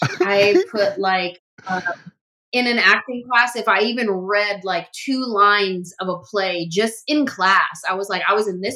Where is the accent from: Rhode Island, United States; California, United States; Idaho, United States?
California, United States; San Jose; where's a talent agency in San Francisco? Because I was from San Jose.